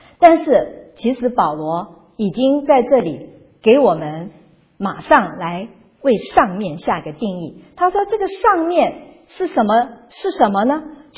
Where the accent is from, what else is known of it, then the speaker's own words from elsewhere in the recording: China; 换句话说就是我们中国人所说的大位